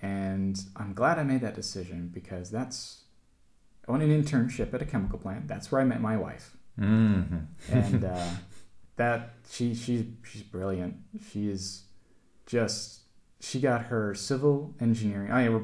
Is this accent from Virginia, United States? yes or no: yes; Virginia, United States; some of the places I would have been growing up in Virginia at the time